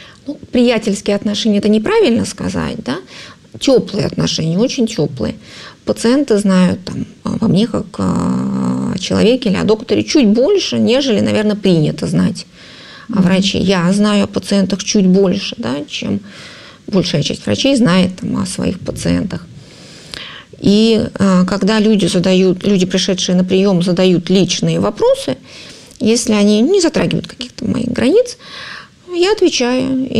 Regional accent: Saint Petersburg, Russia; Я росла на Петроградской, да, там много хороших школ.

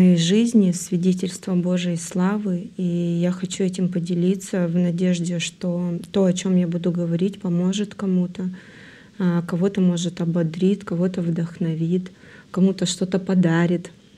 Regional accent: Irkutsk, Irkutsk Oblast, Russia; also born or lived in Tulun; Я родом, вообще родилась я в Тулуне. Жила я в городе Иркутске. То у меня просто у меня жила бабушка, и так было удобно, там в больнице мама рожала. Жили мы в Иркутске, то есть с самого детства, школу заканчивала там

